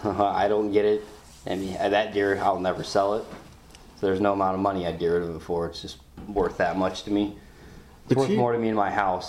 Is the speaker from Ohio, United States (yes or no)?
yes; Ohio, United States; from Northeast Ohio